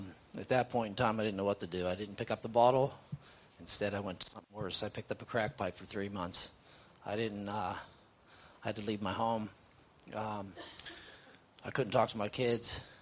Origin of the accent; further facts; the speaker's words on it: Pennsylvania, United States; I'm 41 years old, and I'm from Pennsylvania.